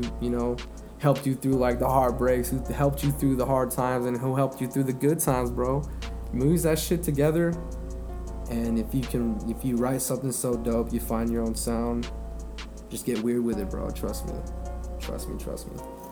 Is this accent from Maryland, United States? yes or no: no; Flagstaff, Arizona, United States; a lot of my friends from my hometown of Flagstaff really fuck with me.